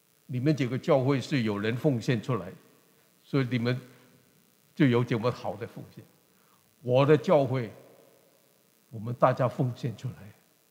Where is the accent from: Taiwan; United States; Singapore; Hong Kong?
Hong Kong; also born or lived in China; 我在香港长大，在中国出生，后来到香港长大。